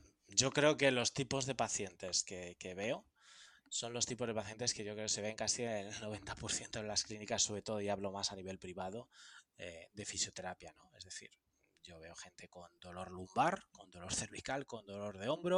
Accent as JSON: {"language": "Spanish", "town": "Madrid", "region": "Community of Madrid", "country": "Spain", "said": "yo soy de Madrid"}